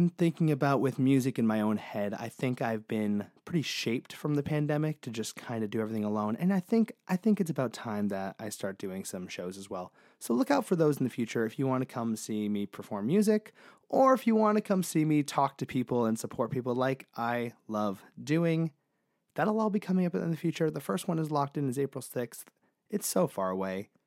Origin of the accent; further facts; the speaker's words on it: Northeast, United States; Remy's from Texas. I'm from the Northeast.